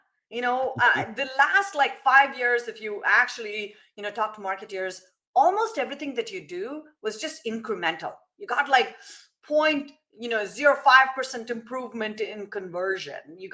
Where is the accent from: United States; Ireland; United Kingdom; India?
India; I'm Indian. I take spice, but not that much.